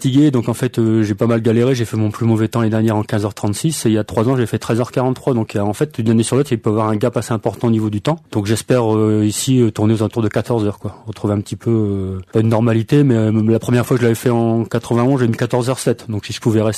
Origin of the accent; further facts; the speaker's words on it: Hauts-de-France, France; moi, je viens du Pas-de-Calais, donc en fait, il n'y a pas tellement de montagnes, hein. On a que quelques côtes assez courtes.